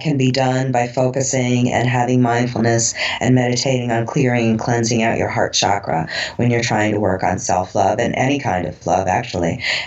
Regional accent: Brooklyn, New York, United States; We're talking Brooklyn here. You know, I grew up in, well, I grew up in Bay Ridge, and then I went to school in Park Slope

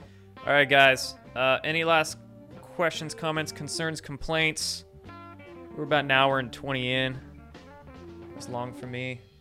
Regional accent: Bremerton, Washington, United States; So that's where I grew up. I grew up in the Navy town, Bremerton.

